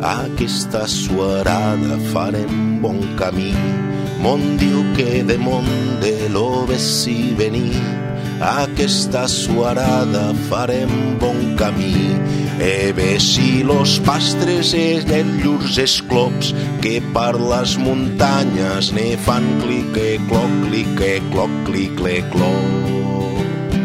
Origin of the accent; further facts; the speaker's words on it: Ripoll, Catalonia, Spain; Jo me'n recordo, jo soc de Ripoll, a Ripoll érem 4 o 5